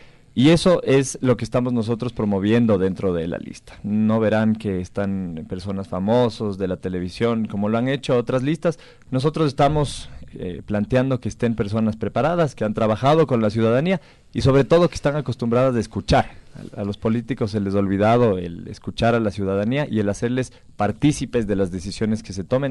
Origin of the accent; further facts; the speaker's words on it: Ecuador; yo tengo 29 años, soy un joven ecuatoriano convencido y comprometido con mi ciudad y con mi país.